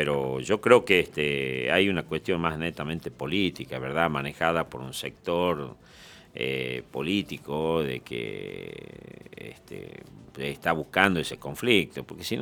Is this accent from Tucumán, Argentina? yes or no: yes; Aguilares, Tucumán, Argentina; Yo soy de Aguilares, sabíamos ir de vacacionar ahí, ¿verdad?